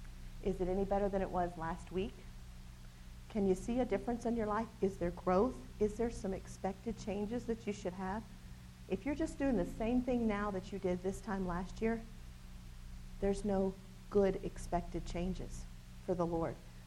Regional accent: Tennessee, United States; I'm originally from Tennessee

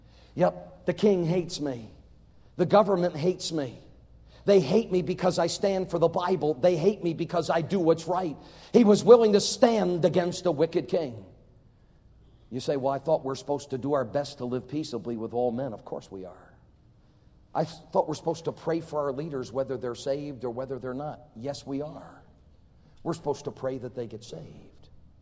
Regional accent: Connecticut, United States; See, I grew up in Connecticut, a New England guy. And you know, that's like halfway between New York and Boston, 100 miles to each place.

